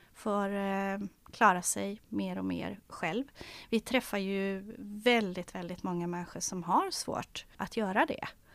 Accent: Oskarshamn, Kalmar County, Sweden; now in Öland, Sweden; Och jag är från Oskarshamn från början. Flyttade till Kalmar när jag skulle läsa.

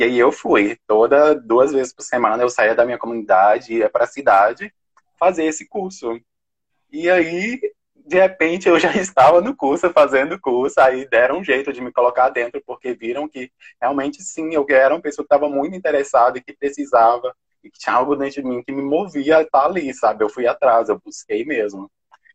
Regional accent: Teófilo Otoni, Minas Gerais, Brazil; eu sou do interior de Minas, né? Nordeste de Minas, vivi entre Teófilo Otoni, o interior de Teófilo Otoni, comunidade rural, e também uma comunidade rural pertencente a Itabacuri, é até o lugar que eu estou no momento, na casa da minha mãe

